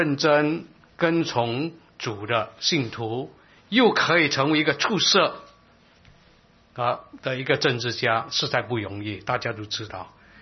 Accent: Singapore; 说新加坡的政治，我来自新加坡

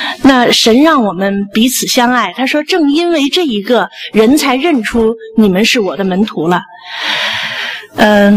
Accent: China

